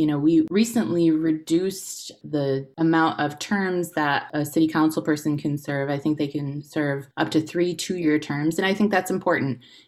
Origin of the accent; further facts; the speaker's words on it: Utica, New York, United States; I grew up in Utica and went to Proctor High School.